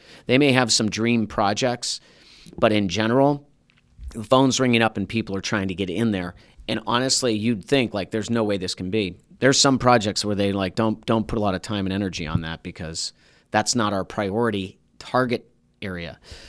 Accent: Erie, Pennsylvania, United States; somebody saw I was from Erie, and they were from Arizona and Oklahoma

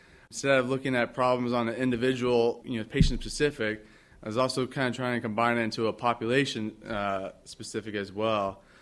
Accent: Florida, United States; so I spent most of my youth growing up in Florida.

